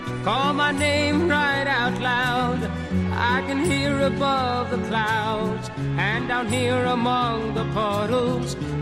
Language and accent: Spanish; Aragon, Spain; now in Madrid, Spain; como yo soy un maño en el exilio, en el amable exilio de Madrid